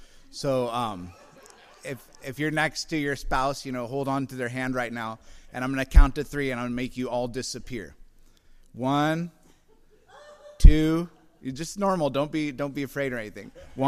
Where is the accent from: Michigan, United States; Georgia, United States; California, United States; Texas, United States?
California, United States; Carmel Valley; we have this Facebook page for my hometown, it's called Carmel Valley Locals, and there's like 5,000 to 7,000 people.